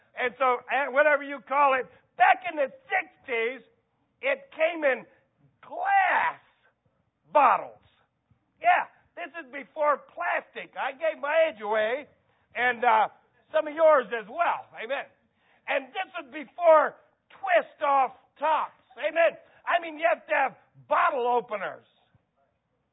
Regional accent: Ohio, United States; When I was a kid growing up in Ohio in the 60s, I know this is going to, you know, marvel some of you younger in here today.

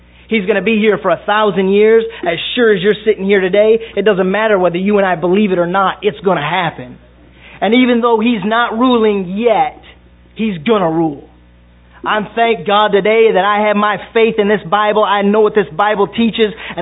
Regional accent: Detroit, Michigan, United States; I mean, I'm from the Detroit area. We've been dealing with it for 2 or 3 years before it even hit the country.

